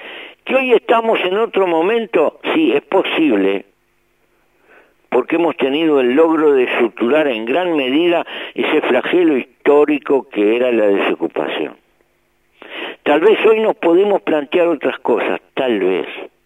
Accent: Uruguay; hemos padecido como cualquier uruguayo las dificultades.

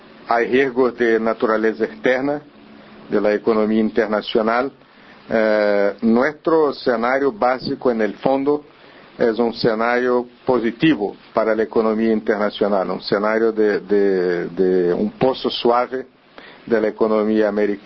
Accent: Brazil; first language Portuguese; Spanish is a second language; now in Uruguay; Me excuso de no poder hablar bien el español. Como brasileño, hablo esta mistura de español con portugués.

